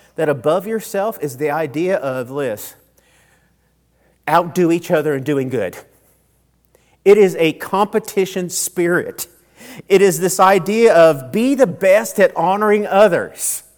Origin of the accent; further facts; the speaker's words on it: Colorado, United States; also born or lived in Texas; I came from Colorado to Odessa, Texas, and I thought that God had left me, all right?